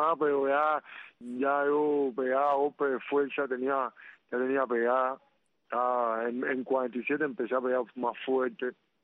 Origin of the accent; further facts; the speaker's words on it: Cuba; now in Panama; para los panameños y los cubanos, nosotros somos cubanos.